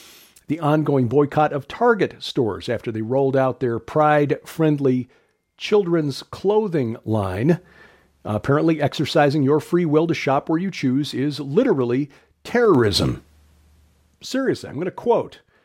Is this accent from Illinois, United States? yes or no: yes; Chicago, Illinois, United States; the streets of Chirac, a nickname applied to the increasingly violent streets of my hometown, Chicago, my old neighborhood, which was a family-friendly, blue-collar neighborhood of predominantly Greek and Polish, Italian folks